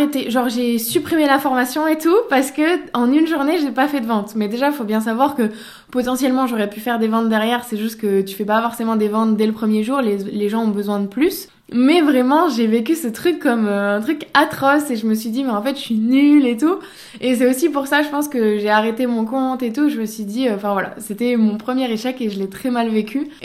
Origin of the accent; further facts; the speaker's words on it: Dijon, Bourgogne-Franche-Comté, France; Donc je suis revenue chez moi à Dijon